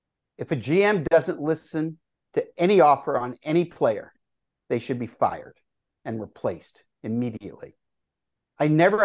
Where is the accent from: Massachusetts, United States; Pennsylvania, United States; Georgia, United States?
Massachusetts, United States; Boston; Now, I grew up in Boston, and the Red Sox sitting there with a 10-game lead that that went away